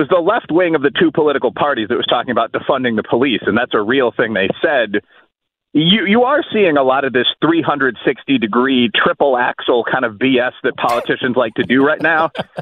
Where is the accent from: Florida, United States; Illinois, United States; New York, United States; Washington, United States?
Illinois, United States; Chicago; now in Louisville, United States; You know, I'm from Chicago and live in Louisville, so we have very, very similar issues.